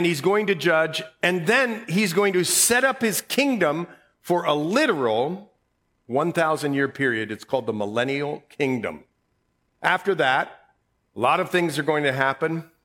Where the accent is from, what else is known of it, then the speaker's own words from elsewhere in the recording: Ohio, United States; but I grew up in Ohio, so I didn't know about that.